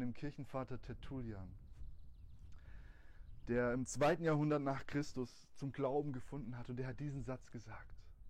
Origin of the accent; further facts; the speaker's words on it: Schriesheim, Baden-Württemberg, Germany; im Edeka in Schriesheim in meinem Heimatort